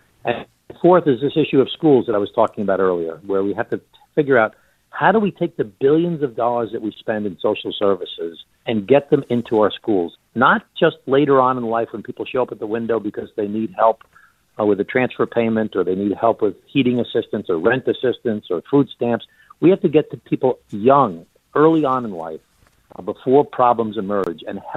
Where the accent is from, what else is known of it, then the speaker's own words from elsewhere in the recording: New York, United States; I was the mayor of my hometown, the county executive, as you mentioned, of Nassau County, larger than 12 states in the United States of America.